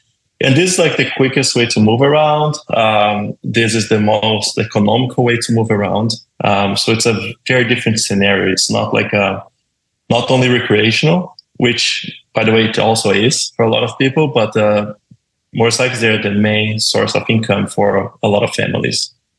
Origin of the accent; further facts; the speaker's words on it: Brazil; Yeah, so I'm from Brazil. Let's start with that. So I grew in Brazil, born and raised in Brazil.